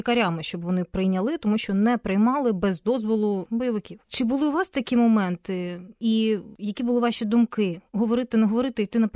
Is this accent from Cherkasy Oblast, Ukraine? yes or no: no; Luhansk Oblast, Ukraine; я сама з Луганщини